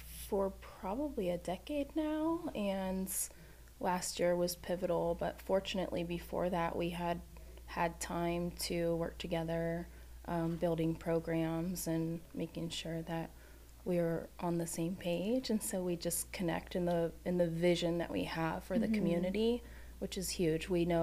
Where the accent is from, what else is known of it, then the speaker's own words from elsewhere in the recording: Los Angeles, California, United States; now in San Diego, United States; So I grew up in the Los Angeles area, whole childhood there. And then when college came about, I applied to San Diego State